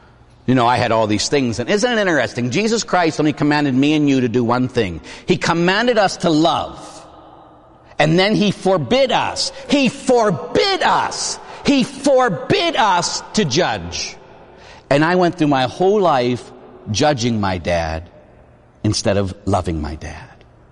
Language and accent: English; Pittsburgh, Pennsylvania, United States; born or raised there